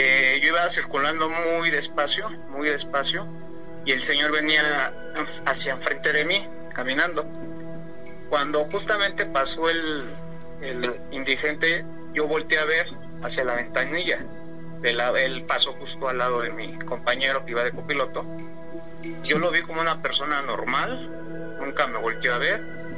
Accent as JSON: {"language": "Spanish", "town": "Nezahualcóyotl", "region": "State of Mexico", "country": "Mexico"}